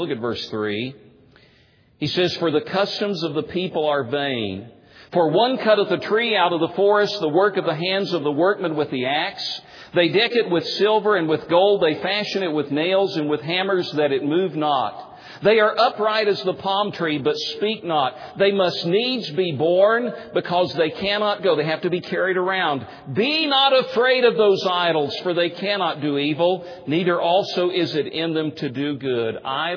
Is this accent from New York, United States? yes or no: no; Tennessee, United States; When I grew up in Tennessee, my dad, I was from an unchurched home.